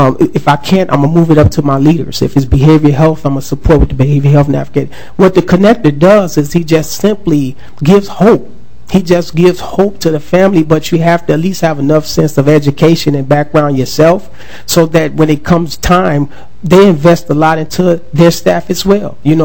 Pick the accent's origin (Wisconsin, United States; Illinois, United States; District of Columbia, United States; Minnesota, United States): Minnesota, United States; Minneapolis; For myself, as I'm a Northside resident, I grew up in North Minneapolis.